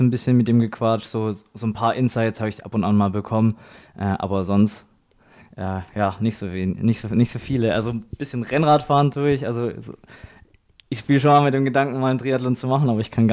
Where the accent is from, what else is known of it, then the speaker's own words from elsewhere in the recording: Baden-Württemberg, Germany; born there; now in Ulm, Germany; ich bin 27 Jahre alt, werde bald 28. Ich wohne in Ulm, bin aber gebürtig aus der Stuttgarter Ecke, aus einem kleinen Dorf vom Land